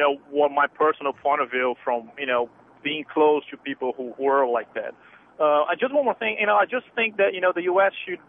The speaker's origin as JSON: {"language": "English", "country": "Brazil", "said": "I'm originally from Brazil, okay?"}